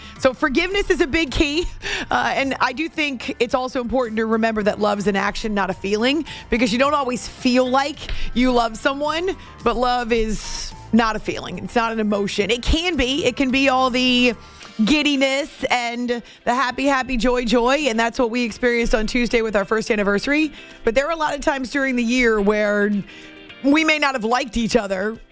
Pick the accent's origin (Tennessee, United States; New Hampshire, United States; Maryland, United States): New Hampshire, United States; Because I used to love the snow growing up in New Hampshire.